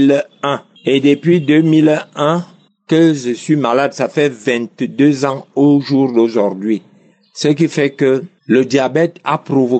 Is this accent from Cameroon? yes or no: yes; Cameroon; Bonjour, je suis Camerounais et j'habite au Cameroun.